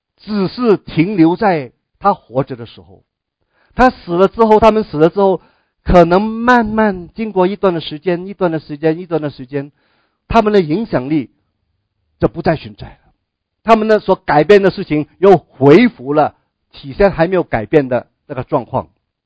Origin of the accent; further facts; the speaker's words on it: Hong Kong; 我不是从新加坡来我从香港来